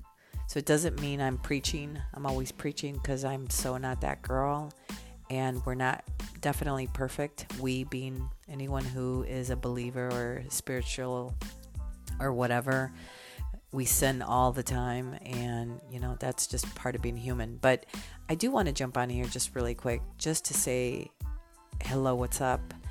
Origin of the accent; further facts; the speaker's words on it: Chicago, Illinois, United States; I live just outside of Chicago, born and raised in Chicago, have had the honor and the pleasure to travel.